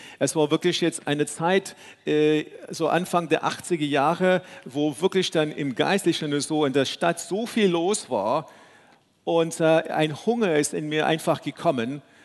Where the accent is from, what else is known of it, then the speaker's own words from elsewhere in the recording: South Africa; German is a second language; bin ich in Südafrika aufgewachsen, in einer ganz anderen Kultur. Auch für mich war meine Familie nur ein bisschen ja christlich geprägt, traditionelle Familie.